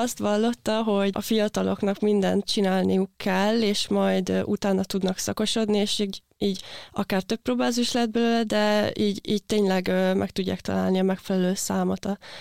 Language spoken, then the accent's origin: Hungarian; Kecskemét, Bács-Kiskun, Hungary; mivel otthon Kecskeméten voltak ilyen gyerekversenyek